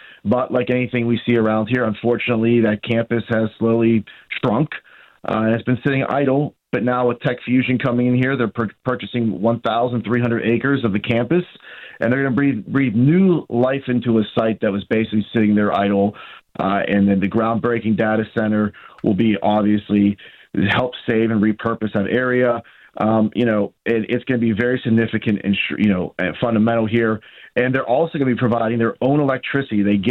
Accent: Pennsylvania, United States; as being a proud Allegheny County native

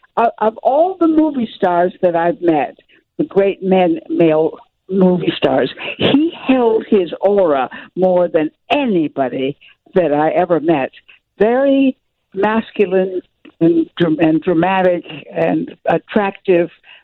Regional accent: Minnesota, United States; Do you know that I'm from Minnesota?

